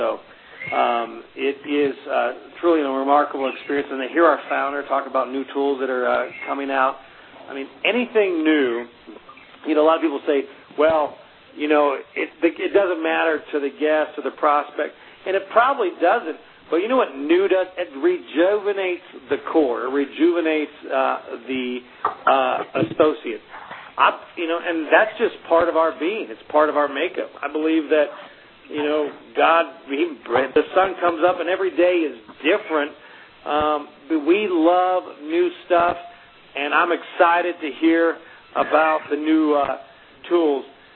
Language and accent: English; Ada, Oklahoma, United States; now in Albuquerque, United States; When I moved to Albuquerque from Ada, Oklahoma, this state, I picked up a little booklet